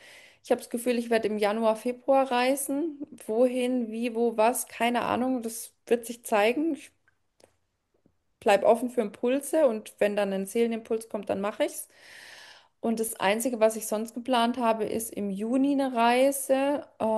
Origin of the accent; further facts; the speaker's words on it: Germany; born there; Fließt bei mir komplett direkt durch meinen Geburtsort, also durch Deutschland.